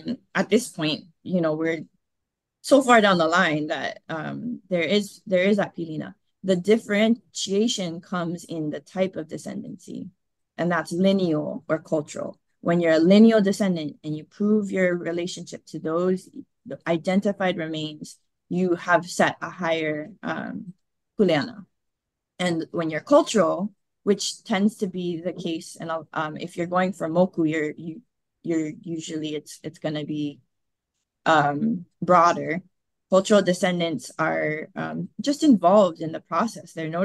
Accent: Hawaii, United States; because for us as Hawaiian people, Ahupua'a were not divided, they were connected.

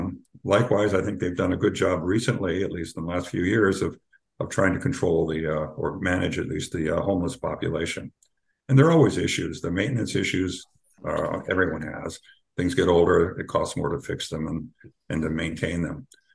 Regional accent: Hawaii, United States; I grew up in Hawaii, and I must have been to the church 100 times. I was married there. I was baptized there.

